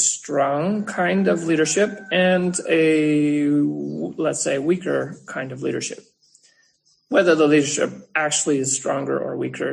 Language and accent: English; Renfrew, Ontario, Canada; I'm originally from Renfrew, Ontario.